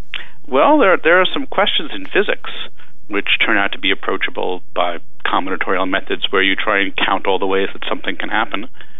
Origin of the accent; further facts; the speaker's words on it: Long Island, New York, United States; also born or lived in Madison; Not the city, no, from Long Island.